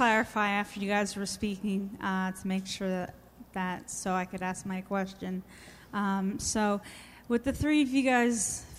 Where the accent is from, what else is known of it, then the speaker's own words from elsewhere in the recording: Old Bridge, New Jersey, United States; I'm from Old Bridge, New Jersey.